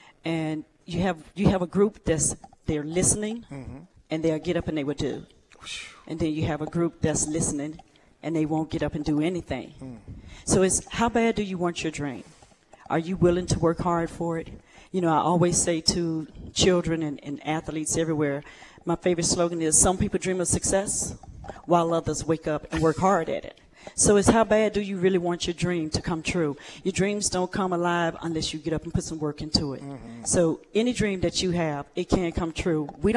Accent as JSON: {"language": "English", "region": "Tennessee", "country": "United States", "said": "it all started right here at Morgan, because I came from Tennessee and I was barely writing a paragraph."}